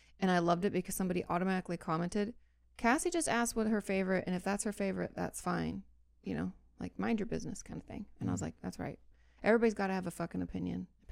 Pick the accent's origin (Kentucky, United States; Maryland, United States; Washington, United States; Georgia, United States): Washington, United States; I mean, I grew up in the Mecca, like in Washington State.